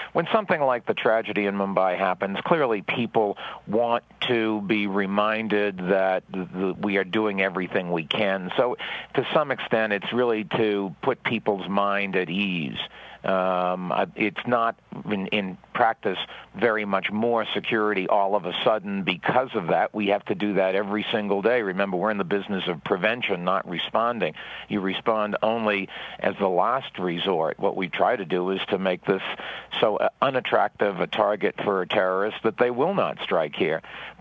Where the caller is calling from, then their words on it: Sun Valley, Idaho, United States; I am in Idaho, Sun Valley, Idaho, where it's clear skies and temperatures should be in the 80s today.